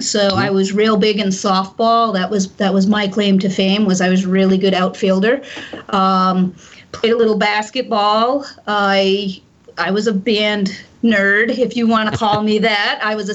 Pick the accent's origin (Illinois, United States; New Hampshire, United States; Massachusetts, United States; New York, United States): Massachusetts, United States; Millville; I grew up in a really small town in Massachusetts called Millville, so small that it's actually combined with the neighboring town to form a high school.